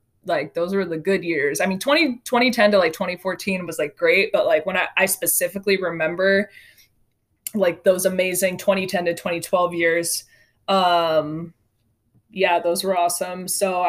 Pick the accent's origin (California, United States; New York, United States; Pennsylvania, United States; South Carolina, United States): California, United States; Davis; He's from Sacramento. I'm from Davis, so I think that's really cool.